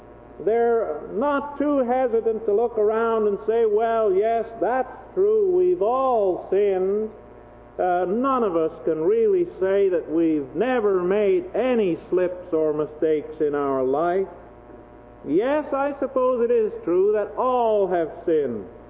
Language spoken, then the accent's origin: English; Smiths Falls, Ontario, Canada; Well, I said, that's not far from home. I'm from Smith Falls